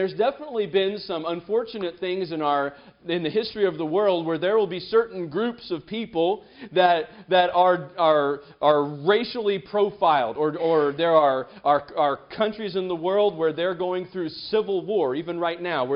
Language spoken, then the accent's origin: English; Oklahoma, United States; growing up in Oklahoma, my grandparents all lived in Indiana